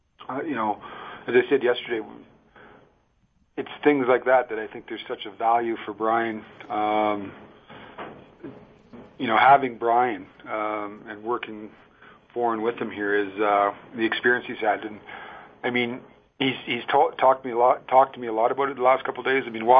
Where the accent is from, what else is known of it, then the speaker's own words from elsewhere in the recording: Canada; I'm a Canadian guy.